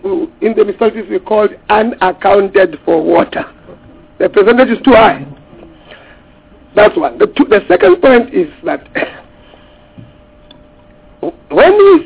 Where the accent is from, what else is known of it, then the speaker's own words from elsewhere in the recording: Bushbuckridge, Mpumalanga, South Africa; I'm from Bushbuck Ridge.